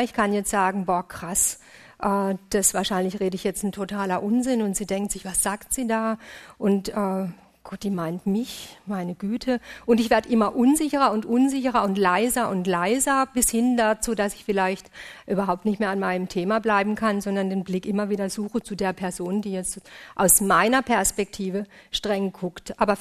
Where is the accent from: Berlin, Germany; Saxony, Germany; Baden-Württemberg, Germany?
Baden-Württemberg, Germany; Freiburg; Ich komme aus Freiburg, wir haben einen Wohnungsnotstand, das ist unterirdisch